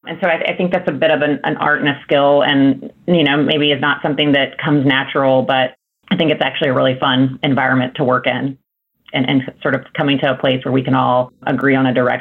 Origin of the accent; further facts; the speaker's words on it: Memphis, Tennessee, United States; I'm originally from Memphis, wanting to get back to Tennessee and moved to Nashville